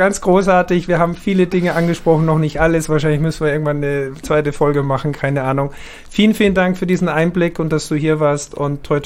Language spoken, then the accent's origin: German; Austria; Ich als Österreicher